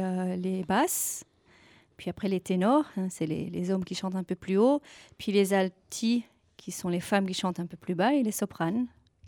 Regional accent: Belgium; Je suis belge.

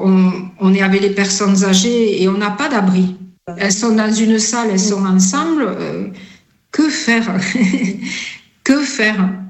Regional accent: France; ils mettent comme chez nous en France à Noël

